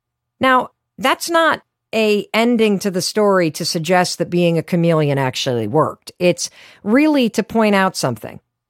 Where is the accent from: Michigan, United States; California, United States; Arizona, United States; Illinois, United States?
Michigan, United States; Now, I grew up in Western Michigan, and so I am a little outdoorsy